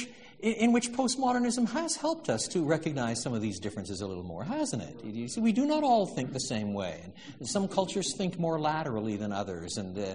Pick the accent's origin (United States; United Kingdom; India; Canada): Canada; Quebec; I was brought up in French Canada, despite my British roots. Both my parents were born in the UK